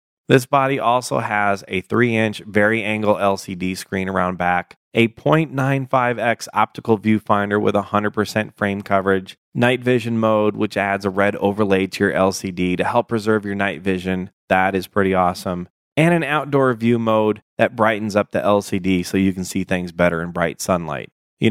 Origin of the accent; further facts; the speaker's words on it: Chicago, Illinois, United States; he serves the people of Chicago, my hometown.